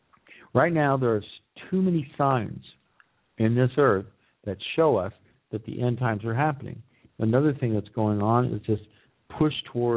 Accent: United States; So my point of this is that I think as American citizens, we really need to stand up.

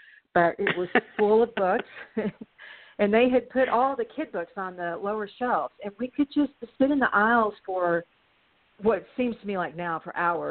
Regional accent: Texas, United States; So I am a child of ranchers who lived way out in the country and with only siblings to play

